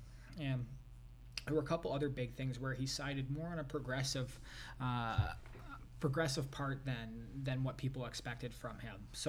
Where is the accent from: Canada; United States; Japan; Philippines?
Canada; even why I'm talking about this as a Canadian